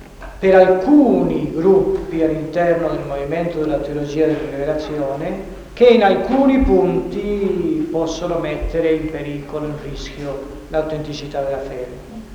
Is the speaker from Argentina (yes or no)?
yes; Argentina; dico in Argentina perché è difficile che si c'era. Scusino gli argentini più presenti, ma parlo della mia terra.